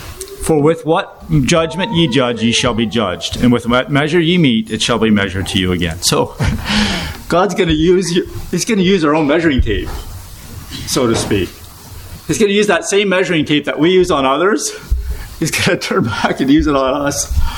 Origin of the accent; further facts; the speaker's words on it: Canada; I'm a Canadian.